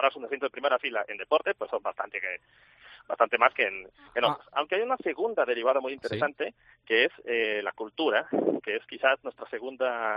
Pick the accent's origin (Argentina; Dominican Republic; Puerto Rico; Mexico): Mexico; moved away as an adult; also born or lived in San José, United States; now in Málaga, Spain; te diré que, aparte de todo, soy mexicano.